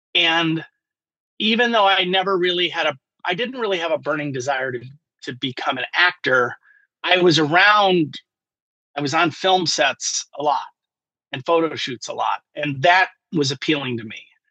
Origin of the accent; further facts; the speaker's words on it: Chicago, Illinois, United States; when we were younger, growing up in Chicago, we actually did a little bit of modeling and acting.